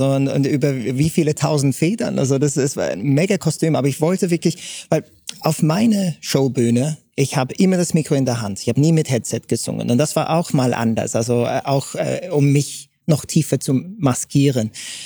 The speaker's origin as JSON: {"language": "German", "region": "England", "country": "United Kingdom", "tie": "born there", "second_language": "German", "said": "das war also als gebürtige Engländer ohne deutschsprachige Wurzeln, das nochmal ins Kasten zu bringen, war schon richtig hart"}